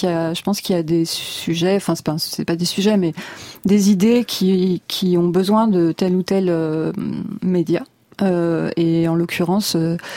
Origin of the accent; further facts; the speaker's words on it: south of France, France; Et moi, je suis originaire du Midi. Mon père est du Gard.